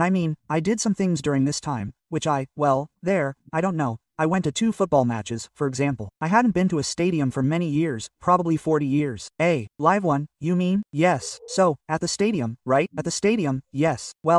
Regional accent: Russia; I said, I'm from Russia.

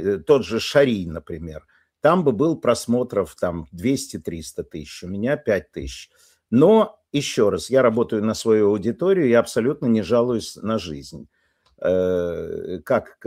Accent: Ukraine; now in Germany; А я из Украины, которая выпускала Запорожец

